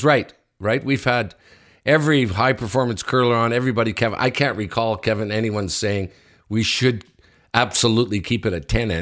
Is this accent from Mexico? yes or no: no; Sudbury, Ontario, Canada; born there; I was born in Sudbury